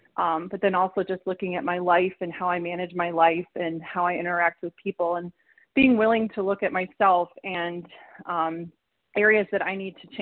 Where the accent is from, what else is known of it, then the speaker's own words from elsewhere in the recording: Michigan, United States; Hi. Good morning. … from Michigan, the compulsive overeater.